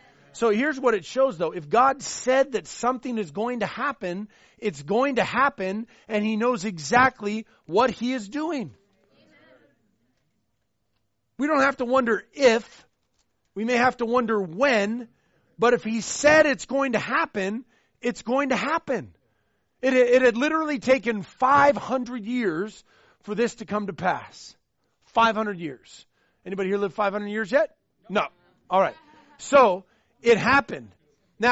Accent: Washington, United States; Like, I'm from Washington, but I got to be shown.

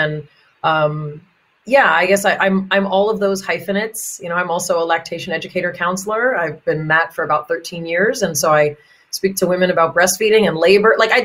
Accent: United States; first language Yiddish; English is a second language; For me, I was raised in a very colorful, you know, first generation American household. And my native language is Yiddish. That's the language of Eastern European Jews.

